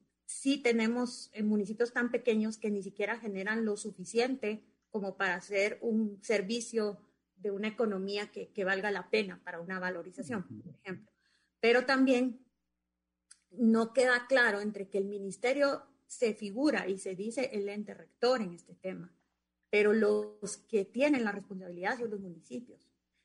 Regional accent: Guatemala; nosotros como guatemaltecos tal vez maduramos

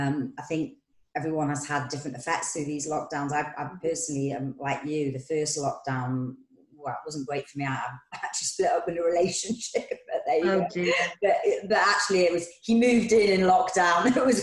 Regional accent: Newcastle, North East England, United Kingdom; my folks are up in Newcastle. I'm from Newcastle

